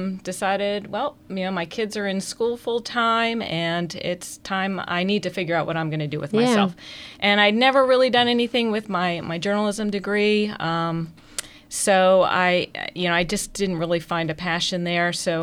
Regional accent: Howard County, Maryland, United States; I grew up here in Howard County. And went off to college at University of Maryland

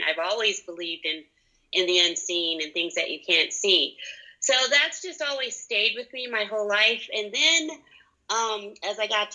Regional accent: California, United States; So I was born in the 60s, and I was raised in Southern Cal in the 70s, which was a very magical place.

